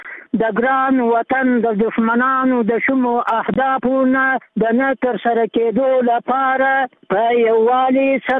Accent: Afghanistan; بلکې زما په نظر په اول قدم کې د دې بدمرغیو سبب په خپل موږ افغانان یو

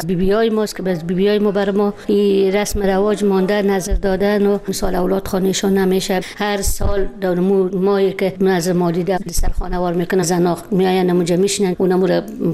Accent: Afghanistan; در افغانستان در ملک وطنم

